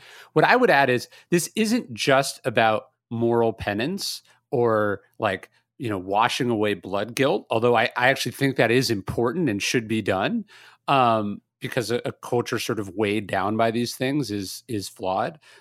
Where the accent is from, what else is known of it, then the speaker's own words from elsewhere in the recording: California, United States; I'm from California. I now live in the South